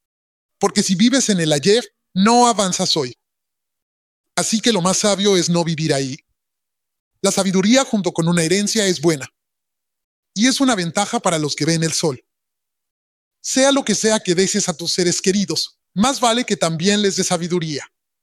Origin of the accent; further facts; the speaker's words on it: Baltimore, Maryland, United States; moved away as an adult; Cuando regreso a Baltimore, todavía tengo algunos de mis compas allá en Baltimore. Ahora, yo me fui de Baltimore cuando tenía 18 años, ¿ok? Llevo mucho tiempo lejos de Baltimore.